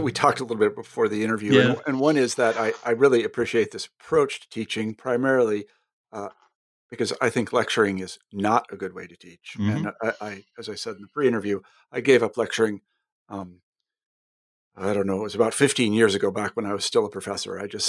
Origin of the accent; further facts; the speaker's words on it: Wichita, Kansas, United States; I'm actually from Wichita, so I know all these places really well. I grew up there, so I know Bethany and Newman, and I grew up a Shockers fan, the Wichita State Shockers.